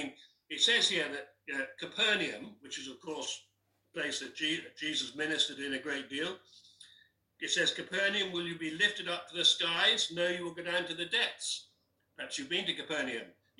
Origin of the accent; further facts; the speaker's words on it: United Kingdom; You see, we tend to think as British people, I think, that we can sort things out.